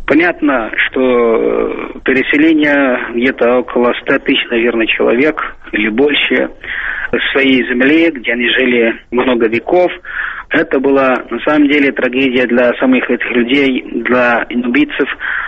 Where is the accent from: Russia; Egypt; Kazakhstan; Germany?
Egypt; Aswan, Aswan Governorate; Russian is a second language; Я асуанец из Асуана, неподалеку от Асуанской плотины.